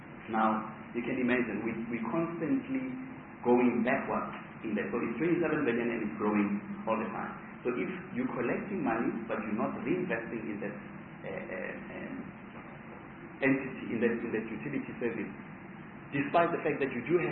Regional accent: Pretoria, Gauteng, South Africa; I come from Pretoria.

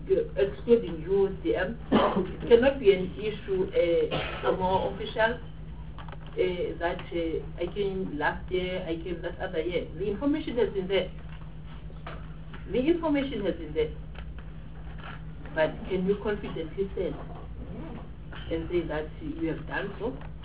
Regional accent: Eastern Cape, South Africa; For example, I'm coming from Eastern Cape.

